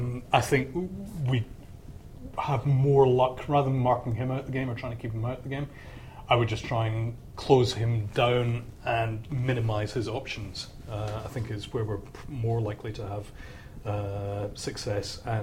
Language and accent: English; Scotland, United Kingdom; You're talking to a Scot here who not got good memories of Peru.